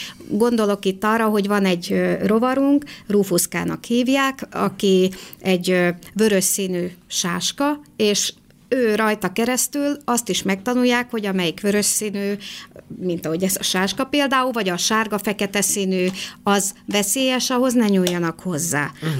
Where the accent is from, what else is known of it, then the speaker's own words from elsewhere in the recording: Great Hungarian Plain, Hungary; Hát el kell, hogy mondjam, hogy az Alföldön nőttem föl. Abban az időszakban voltam gyerek, nem ma, amikor az amerikai szövőlepke invázió volt.